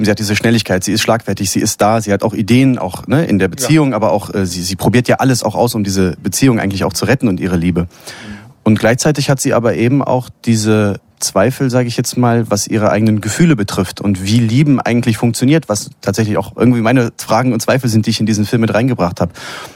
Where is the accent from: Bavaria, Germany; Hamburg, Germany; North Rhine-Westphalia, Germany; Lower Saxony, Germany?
North Rhine-Westphalia, Germany; Cologne; Also ich komme aus Köln, ich bin da aufgewachsen